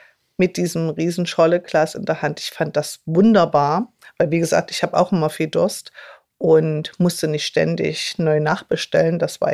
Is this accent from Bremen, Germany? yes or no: no; Saxony-Anhalt, Germany; accent: Saxony-Anhalt dialect; now in Worms, Germany; merkst du, dass mein sachsen-anhaltinischer Dialekt sehr allhändig ist.